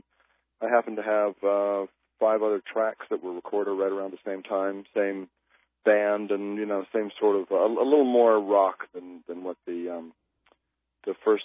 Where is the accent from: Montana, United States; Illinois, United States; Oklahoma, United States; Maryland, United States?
Maryland, United States; Baltimore; Yeah, I grew up in Baltimore, but … she lived in Zephyr Hills, San Antonio, and St. Pete.